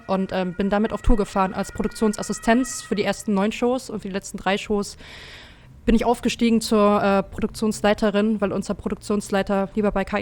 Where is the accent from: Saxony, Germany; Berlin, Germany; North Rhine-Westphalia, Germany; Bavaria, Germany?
Bavaria, Germany; moved away; Ich komme vom kleinen Dorf aus der Ecke Würzburg, also im schönen Unterfranken. Ja, hab 2013 den Absprung geschafft und bin erstmal nach Hamburg gezogen.